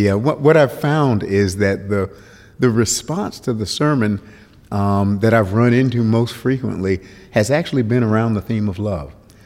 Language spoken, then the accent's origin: English; United States; Well, I'm an American. And so America, as it was settled and as America evolved